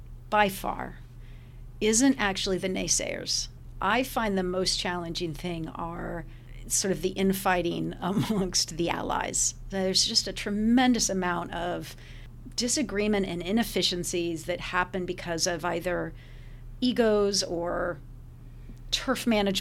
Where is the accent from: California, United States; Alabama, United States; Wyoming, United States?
California, United States; And then I decided I wanted to come back to my home state of California after winning that campaign.